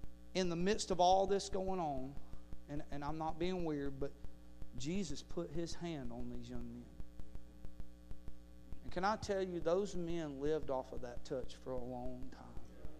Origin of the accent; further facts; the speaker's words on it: Paulding County, Georgia, United States; I grew up in Paulden County. I've known this area.